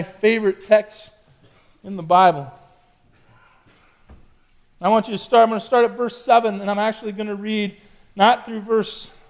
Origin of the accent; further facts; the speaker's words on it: Sioux County, United States; I mean, I grew up in Sioux County. I wanted to see the world, right?